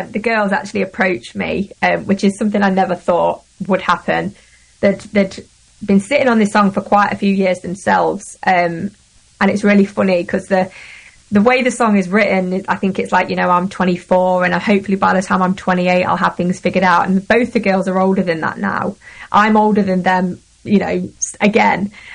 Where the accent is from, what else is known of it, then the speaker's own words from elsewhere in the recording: United Kingdom; I'm very proud of being a British artist.